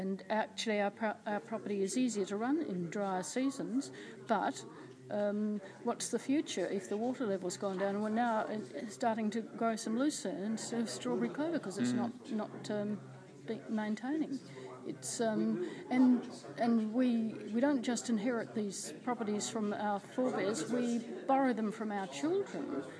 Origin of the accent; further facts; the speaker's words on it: Bordertown, South Australia, Australia; As a child growing up in Bordertown, we know the value of water, and we never wasted it.